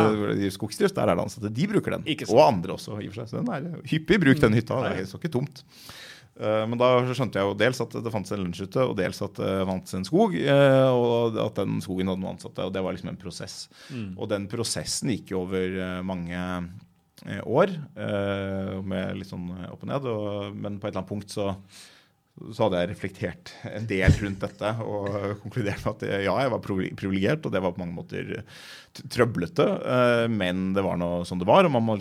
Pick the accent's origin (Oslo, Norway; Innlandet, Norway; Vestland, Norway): Oslo, Norway; Selv vokst opp I et velstående hjem, uten at jeg opplevde det da. Vi vokste opp på Ullern I en leilighet